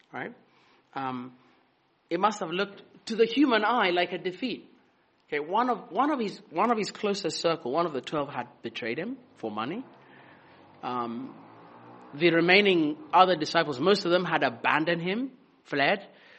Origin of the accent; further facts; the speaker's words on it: Kenya; now in United Kingdom; So I was born and brought up in Kenya, met Rachel here in the UK, got married, served with the Anglican Church for five years first. And we tried to go back to Kenya in 2015